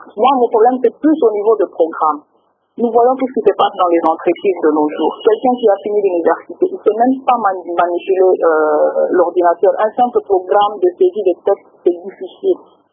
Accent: DR Congo; en tant que Congolais

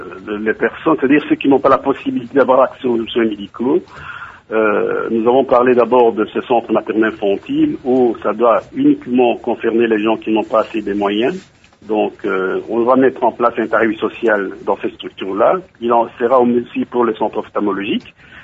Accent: Loubéfou, Republic of the Congo; Et de l'autre côté, je suis originaire de Loubéfou.

